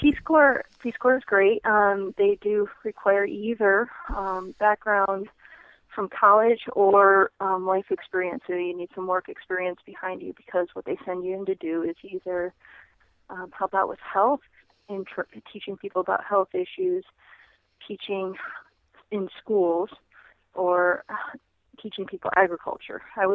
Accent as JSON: {"language": "English", "region": "Michigan", "country": "United States", "tie": "born or raised there", "said": "I grew up in Michigan."}